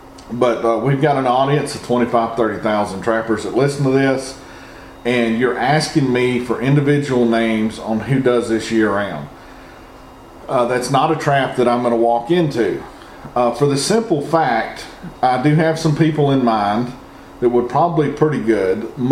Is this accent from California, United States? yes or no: no; Michigan, United States; I'm from Southeast Michigan, fair number of coyotes, looking to move.